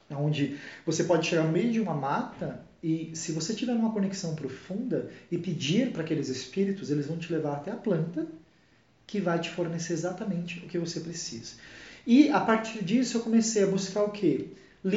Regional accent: Águas de Lindóia, São Paulo, Brazil; also born or lived in Minas Gerais; Eu sou de Minas Gerais, sou mineiro, porém eu cresci em São Paulo e morava no interior de São Paulo, Águas de Lindóia, e morava no interior da cidade do interior.

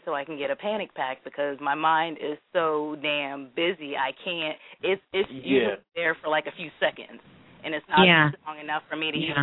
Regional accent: Charleston, South Carolina, United States; I'm originally from Charleston, and my family is big into root work

